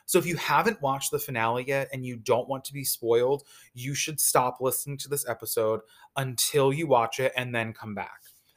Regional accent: Northeast, United States; Because like, I'm from the Northeast. I know what snow looks like.

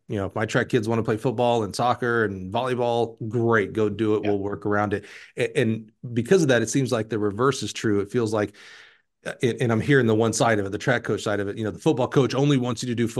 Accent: Alabama, United States; I remember, growing up in Alabama, and all of our football coaches were all the other sport coaches.

